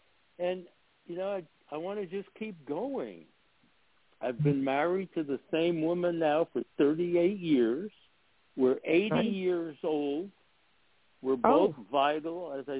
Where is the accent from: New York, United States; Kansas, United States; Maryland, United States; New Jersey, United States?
New York, United States; I grew up outside of New York City. My family from Italy and New York City. I was a street punk.